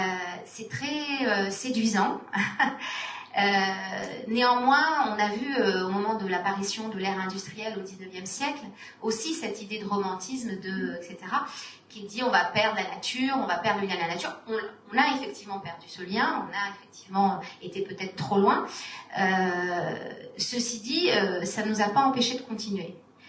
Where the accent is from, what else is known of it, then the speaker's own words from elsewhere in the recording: Algeria; moi je suis née, j'ai grandi en Algérie.